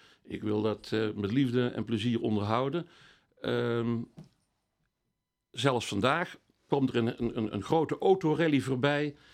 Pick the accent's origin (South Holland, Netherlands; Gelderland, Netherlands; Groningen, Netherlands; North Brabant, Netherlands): North Brabant, Netherlands; also born or lived in Meerle, Belgium; now in Castlereagh; Dat zijn mijn voorouders, ja. Dus ondanks mijn vreemde Italiaanse naam ben ik echt geboren en getogen Brabander.